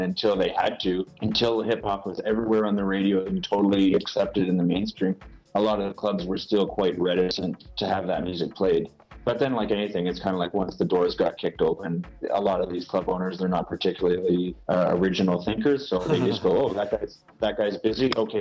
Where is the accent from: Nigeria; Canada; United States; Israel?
Canada; Toronto, Ontario; growing up in Toronto